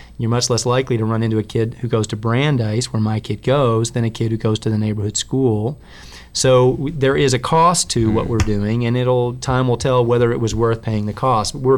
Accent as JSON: {"language": "English", "town": "Louisville", "region": "Kentucky", "country": "United States", "tie": "born or raised there", "also_born_or_lived": "-", "said": "But again, I was gone from Louisville for 20 years"}